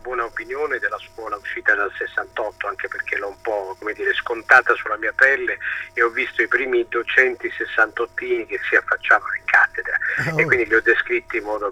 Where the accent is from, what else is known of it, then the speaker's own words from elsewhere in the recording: Bisceglie, Apulia, Italy; moved away as an adult; also born or lived in Bari; now in Rome, Italy; Io sono nato a Bisceglie nel 55 e lì ho fatto le scuole dell'obbligo, poi dopo il liceo sono andato a filosofia a Bari, alla facoltà di filosofia a Bari, insomma, e da lì da Bari poi sono andato a Roma